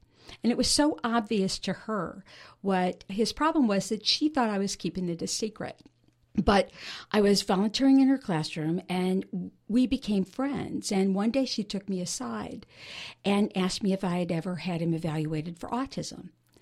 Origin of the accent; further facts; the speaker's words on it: Chicago, Illinois, United States; now in North Carolina, United States; Well, I grew up in Chicago, graduated from college, and worked as a computer programmer. So we moved quite a bit, lived in New York and then California and then Texas, and came to North Carolina when my son was in third grade.